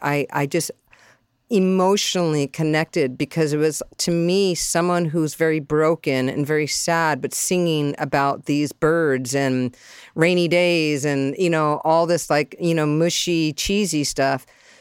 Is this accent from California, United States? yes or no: yes; San Diego, California, United States; For me, I was raised in San Diego and, you know, my brothers were surfing.